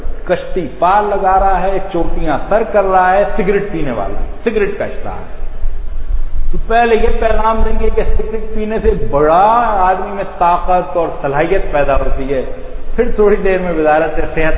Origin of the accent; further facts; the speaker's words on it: Pakistan; born there; میں تو پاکستان میں پیدا ہوا